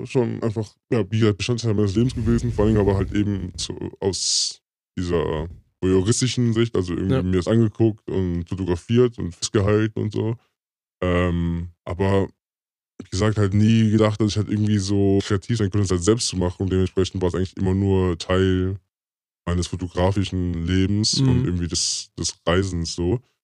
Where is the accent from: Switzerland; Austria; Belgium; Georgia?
Belgium; now in Germany; Weil ich komme aus Belgien und bei uns heißt es halt eben Fritten und oder Pommes frites.